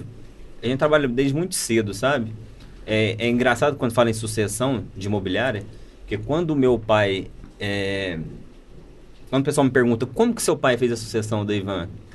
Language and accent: Portuguese; Uberlândia, Minas Gerais, Brazil; Nascido, criado, estudado, trabalhado em Uberlândia. Eu nasci em Uberlândia